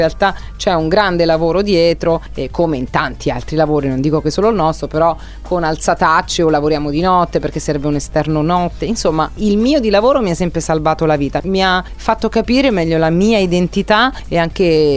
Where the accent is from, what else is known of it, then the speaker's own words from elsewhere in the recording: Rome, Lazio, Italy; da romana mi piace raccontare la sua vita, la sua poesia